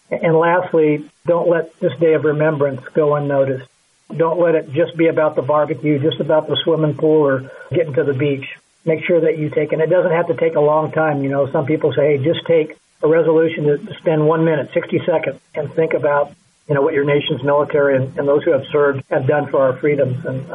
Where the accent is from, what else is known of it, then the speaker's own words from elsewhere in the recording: Oregon, United States; I grew up in Oregon, and Oregon had the longest living Medal of Honor recipient, Robert Maxwell.